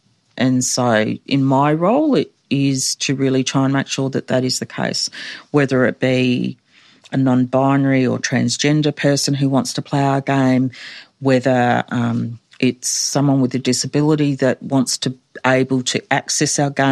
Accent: Adelaide, South Australia, Australia; I fell in love with football growing up in Adelaide

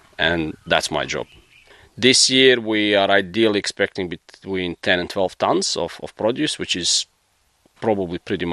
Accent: Croatia; now in Australia; so I'm originally from Croatia. I moved to Australia a long, long time ago

